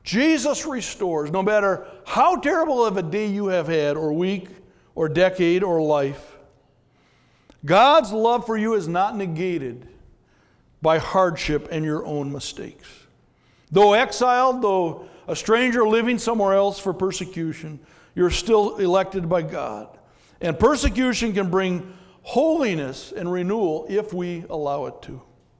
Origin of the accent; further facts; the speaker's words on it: Brooklyn Center, Minnesota, United States; I do. I was raised in Brooklyn Center, and I live nearby.